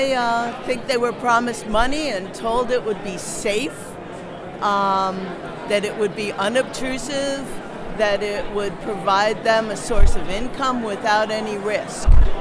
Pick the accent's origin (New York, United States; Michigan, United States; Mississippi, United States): New York, United States; Cherry Valley; I'm from Cherry Valley, New York